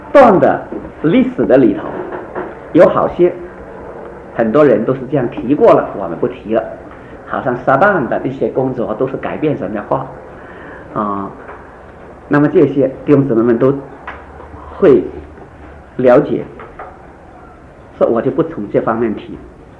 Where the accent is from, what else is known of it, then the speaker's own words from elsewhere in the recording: Guangdong, China; 好像我们广东人就有这句话，公不离婆，秤不离砣